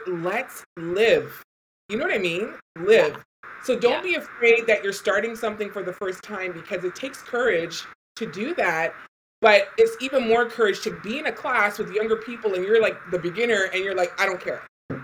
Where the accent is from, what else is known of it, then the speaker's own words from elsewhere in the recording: Toronto, Ontario, Canada; also born or lived in Chicago; now in Florida, United States; I'm in Florida. I spent 10 years. I know, right? I spent 10 years in Chicago, but I was raised in Toronto.